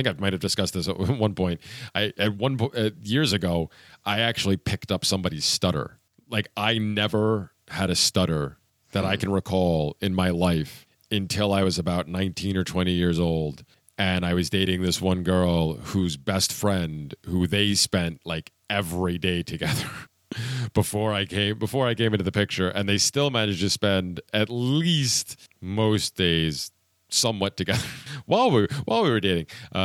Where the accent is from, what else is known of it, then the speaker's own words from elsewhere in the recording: Pennsylvania, United States; I spent my more formative years growing up in the backwoods of Pennsylvania, you know, in a tiny little town of less than 200 people. So I had a, you know, it's much different dialect down there.